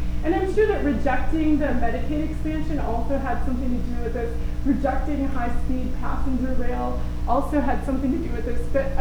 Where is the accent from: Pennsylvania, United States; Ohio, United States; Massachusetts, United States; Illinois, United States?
Illinois, United States; I grew up in Illinois.